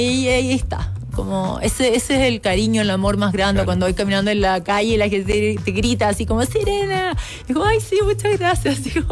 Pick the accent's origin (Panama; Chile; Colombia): Chile